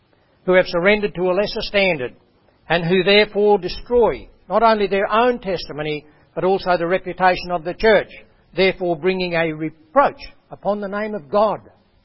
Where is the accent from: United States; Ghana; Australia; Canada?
Australia; Cooktown, Queensland; I went to Cooktown when I was 10, so I was still only a little kid. Growing up in Cooktown, I only saw one church that had regular services, and that was the Catholic Church.